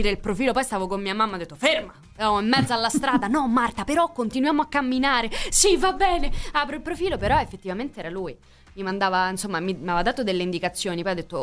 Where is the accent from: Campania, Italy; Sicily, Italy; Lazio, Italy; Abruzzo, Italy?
Lazio, Italy; Rome; Però senta, scusa, però io sono romana.